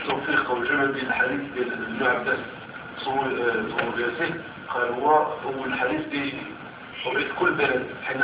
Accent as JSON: {"language": "Arabic", "country": "Morocco", "said": "هنا عندنا في المغرب"}